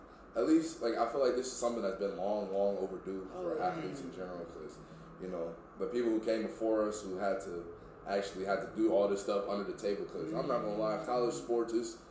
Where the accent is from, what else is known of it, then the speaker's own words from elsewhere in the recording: Oklahoma, United States; I'm from Oklahoma. It's like, you know, it's not considered the South, but I don't know.